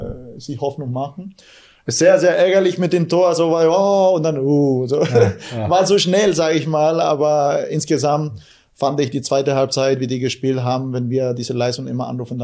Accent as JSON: {"language": "German", "town": "San Joaquin", "region": "Caaguazú", "country": "Paraguay", "tie": "born or raised there", "second_language": "German", "moved": "yes", "lives_now": "Germany", "said": "In meinem Heimatdorf, in San Joaquin, von woher ich komme."}